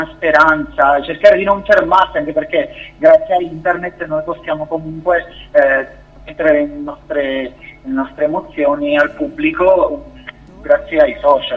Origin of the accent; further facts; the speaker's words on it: Sicily, Italy; ero con il mio pianoforte digitale nella mia terra in Sicilia